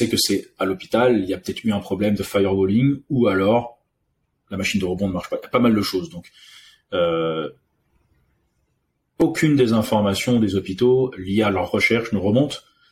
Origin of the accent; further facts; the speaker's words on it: Réunion; also born or lived in France; Je suis né en France, mais j'ai grandi à l'île de la Réunion. Mon père est indien et ma mère est perse.